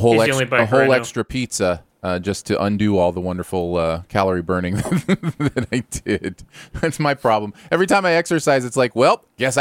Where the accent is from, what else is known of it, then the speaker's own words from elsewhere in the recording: Michigan, United States; I guess because I grew up in Michigan and would go to Mackinac Island occasionally on the north side.